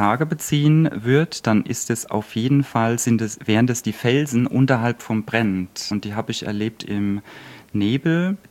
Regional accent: Mannheim, Baden-Württemberg, Germany; also born or lived in Palatinate Forest; bin aus Mannheim, geboren im Pfälzerwald. Also ich komme auch aus einer Waldregion, auch aus dem Mittelgebirge.

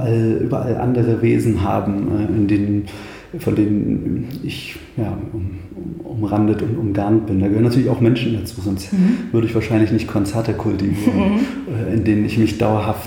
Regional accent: Thuringia, Germany; Ich bin ein Waldkind, vielleicht das zunächst. Ich komme aus dem Eichsfeld, aus der Mitte Thüringens, beziehungsweise aus dem Norden Thüringens, Mitte Deutschlands, unterm Harz. Bin im Wald groß geworden, viel draußen.

